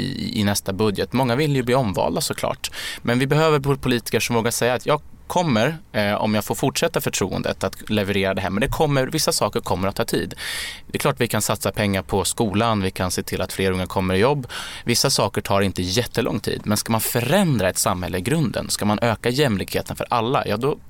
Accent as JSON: {"language": "Swedish", "country": "Sweden", "said": "Alltså glappet mellan det vi säger här i Stockholm och den verklighet som många ute i bruksorten där jag kommer ifrån upplever."}